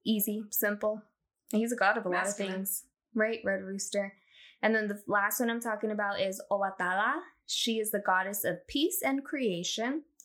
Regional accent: Fort Lauderdale, Florida, United States; I grew up in Fort Lauderdale, not Miami.

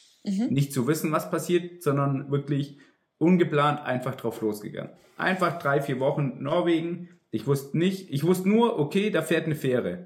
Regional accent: Ulm, Baden-Württemberg, Germany; Ich komme ja aus Ulm die Ecke

